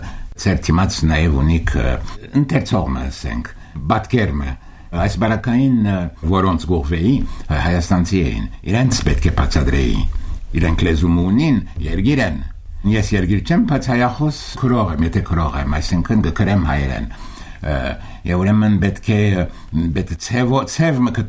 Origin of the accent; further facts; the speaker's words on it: Paris, Île-de-France, France; moved away as an adult; now in United States; Ես Փարիզ ծնած եմ, Փարիզ մեծած, ուշ ամերիկա անցած եմ